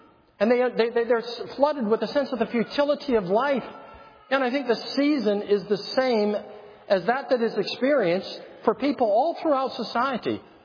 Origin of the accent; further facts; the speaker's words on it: California, United States; But I'm a Californian.